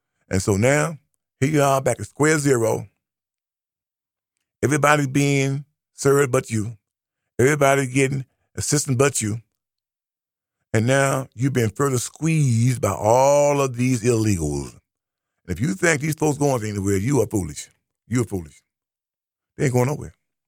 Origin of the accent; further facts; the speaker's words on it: United States; I have no problem coming home to my home. I'm an American.